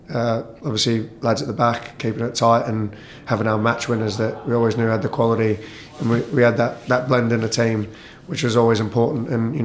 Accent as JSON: {"language": "English", "country": "Australia", "tie": "born or raised there", "said": "growing up in Australia and you know, learning my trade there"}